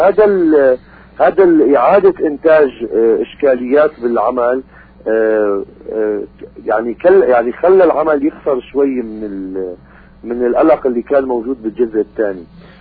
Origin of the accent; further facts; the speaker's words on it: Aleppo, Aleppo Governorate, Syria; now in Damascus, Syria; اول ما نزلت على الشام انا من حلب لباشر شغل بدمشق كممثل محترف